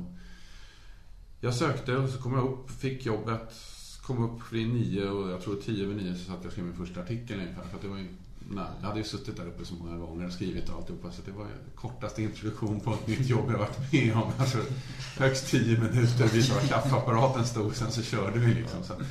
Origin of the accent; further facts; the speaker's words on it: Stockholm, Stockholm County, Sweden; Ja, jag är stockholmare, norrortskille, djurgårdare sedan barnsben.